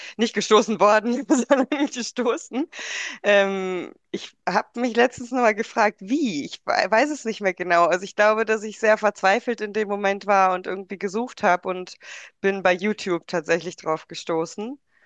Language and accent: German; Cologne, North Rhine-Westphalia, Germany; ich bin 44, bin aus Köln